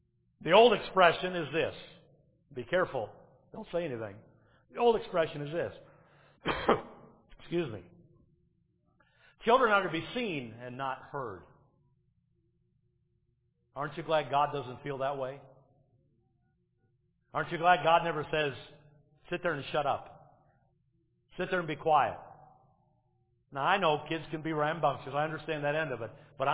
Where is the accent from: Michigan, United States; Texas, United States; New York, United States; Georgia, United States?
Michigan, United States; Detroit; I remember when I was growing up in Detroit, the news came on at 11 o'clock at night.